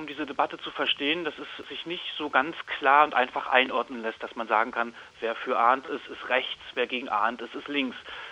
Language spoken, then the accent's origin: German; Greifswald, Mecklenburg-Vorpommern, Germany; ich bin auch aus Greifswald